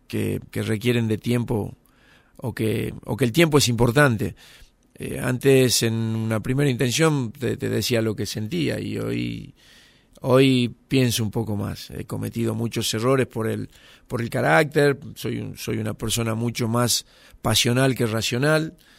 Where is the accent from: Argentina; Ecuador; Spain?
Argentina; quería en mi país poder ser entrenador y qué mejor que serlo en el equipo de mi ciudad.